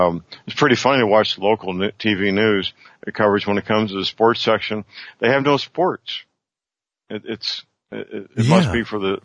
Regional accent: St. Louis, Missouri, United States; My hometown, St. Louis, on the Mississippi River

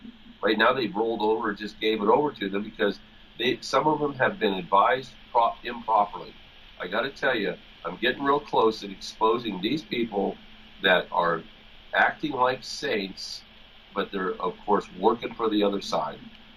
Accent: United States; You know, I'm an American, and I'm going to stand strong.

